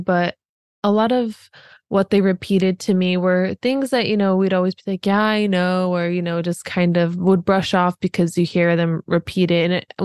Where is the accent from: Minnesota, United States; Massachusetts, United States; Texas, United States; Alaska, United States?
Alaska, United States; So I come from Alaska, as you just stated, and my people are the Han Gwich'in people.